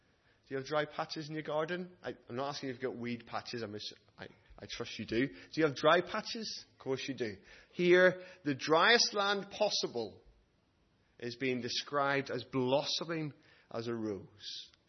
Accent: United Kingdom; because we're British and like to complain

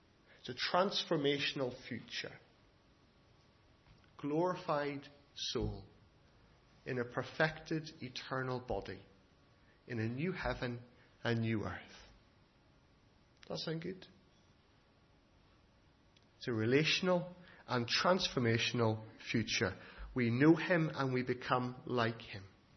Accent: Ireland; And I'm Irish.

